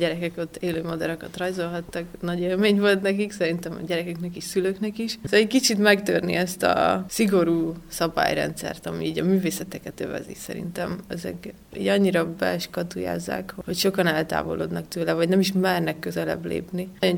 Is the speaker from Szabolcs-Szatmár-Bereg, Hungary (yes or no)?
no; Nagykanizsa, Zala, Hungary; born there; also born or lived in Budapest; now in Magyarszerdahely, Hungary; Nagykanizsán születtem, Magyarszerdahelyen élünk. 2020-ban költöztünk vissza Magyarszerdahelyre, addig Budapesten egy bő 10 évet éltünk Andorral.